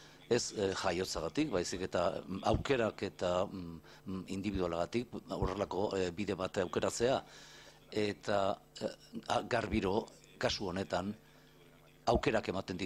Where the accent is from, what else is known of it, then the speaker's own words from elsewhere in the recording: Córdoba, Argentina; Kordobatik nator, Argentinatik.